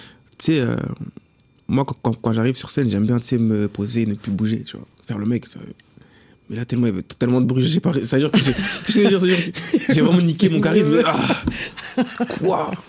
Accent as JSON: {"language": "French", "town": "Cannes", "region": "Provence-Alpes-Côte d'Azur", "country": "France", "said": "je suis un peu partout, je reviens chez moi à Cannes."}